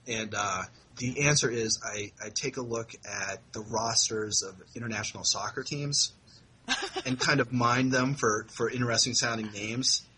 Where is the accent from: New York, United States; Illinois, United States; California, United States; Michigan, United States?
New York, United States; Syracuse; I grew up in Syracuse, which is a very sort of ethnically diverse city, and a lot of people from Eastern Europe and different Eastern European countries.